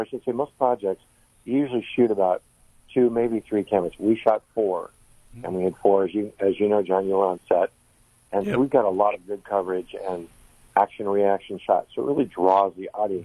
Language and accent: English; Los Angeles, California, United States; moved away as an adult; now in Tarpon Springs, United States; I'm originally from Los Angeles. And I moved out to Tarpon Springs, Florida, 16 years ago to kind of retire.